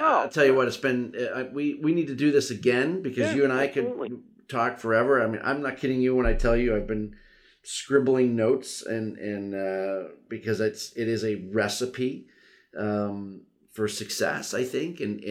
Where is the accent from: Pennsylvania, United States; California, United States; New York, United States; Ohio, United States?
Pennsylvania, United States; and I grew up here. And so I grew up in Western Pennsylvania and still got my mother here